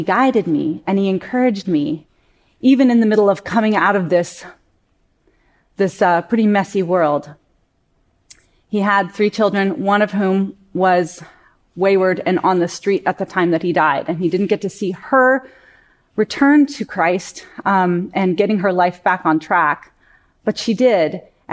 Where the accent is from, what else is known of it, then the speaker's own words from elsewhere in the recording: Portland, United States; Let me share a little bit about myself. I grew up in Portland.